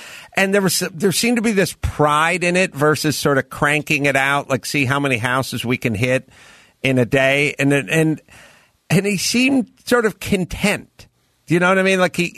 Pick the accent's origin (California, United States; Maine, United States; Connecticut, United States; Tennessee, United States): California, United States; North Hollywood; So Reseda's a couple of towns or cities over from where I grew up in North Hollywood.